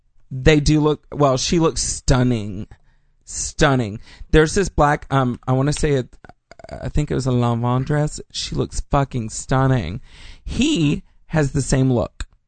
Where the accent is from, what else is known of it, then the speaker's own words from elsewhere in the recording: the South, United States; Girl, y'all know I'm from the South.